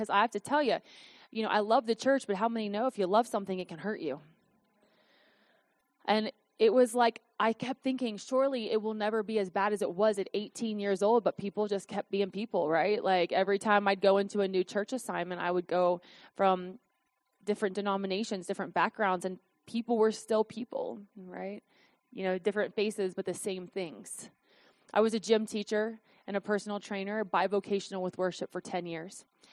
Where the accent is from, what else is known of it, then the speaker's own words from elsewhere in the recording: Cincinnati, Ohio, United States; I was raised in the Church of God throughout my entire life in Cincinnati.